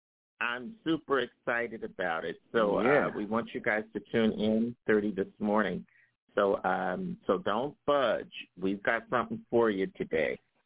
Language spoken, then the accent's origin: English; Philadelphia, Pennsylvania, United States; I grew up in Philadelphia.